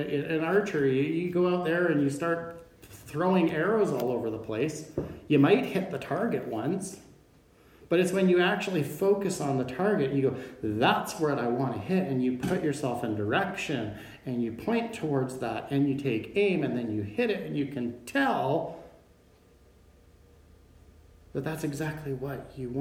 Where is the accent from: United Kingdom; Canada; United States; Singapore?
Canada; See, sometimes we are so Canadian. We're so polite.